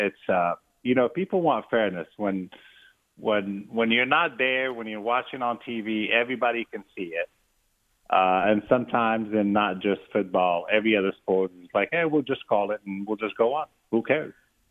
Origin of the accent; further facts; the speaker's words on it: Charlotte, North Carolina, United States; obviously I'm from Charlotte. I'm a Panthers fan.